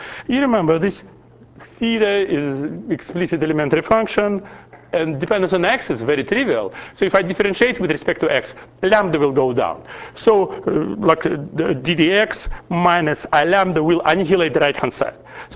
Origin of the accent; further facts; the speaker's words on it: Russia; English is a second language; When I grew up in Russia, we were studying this theory of classical completely integrable differential equation.